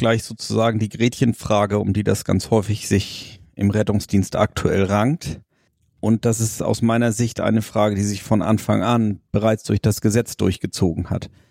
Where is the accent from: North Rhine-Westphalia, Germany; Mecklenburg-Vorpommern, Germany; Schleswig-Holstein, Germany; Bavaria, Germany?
Schleswig-Holstein, Germany; Lübeck; Ich komme aus Lübeck